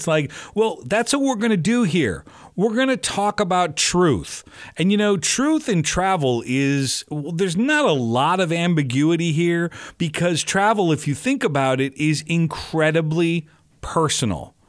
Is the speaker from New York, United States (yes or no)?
yes; New York City, New York, United States; We're going to talk about visiting New York City. You know, my hometown.